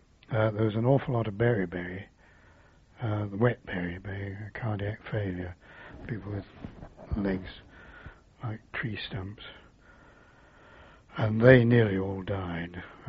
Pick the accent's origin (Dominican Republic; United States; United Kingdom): United Kingdom; Yorkshire and the Humber; I come from Yorkshire, which is a little area of England